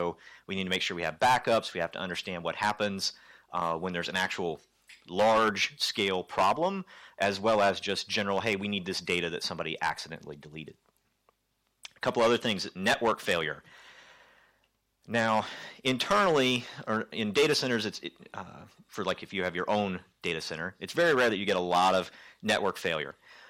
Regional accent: United States; you can tell from my funny accent that I am nowhere from around here. I'm actually flown over from the States.

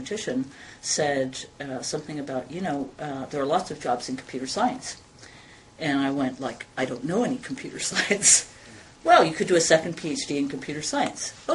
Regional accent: Canada; First of all, I'm Canadian. I like most Canadians, I went to my local university. I was living in Edmonton, Alberta, and I went to the University of Alberta

